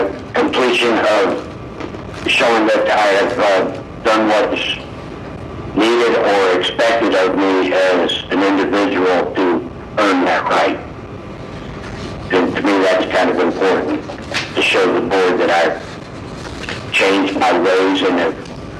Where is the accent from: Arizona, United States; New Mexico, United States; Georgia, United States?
Arizona, United States; No, I was born and raised in Arizona.